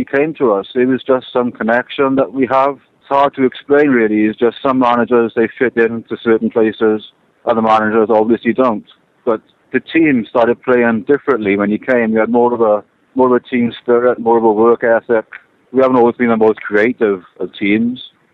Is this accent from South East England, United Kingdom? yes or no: no; Wales, United Kingdom; You know, playing in red isn't such a bad thing, especially being Welsh, just our national colour.